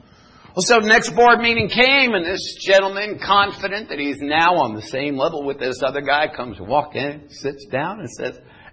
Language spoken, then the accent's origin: English; Chandler, Arizona, United States; I come from Chandler, which is, no, it's not like anything like Israel at all.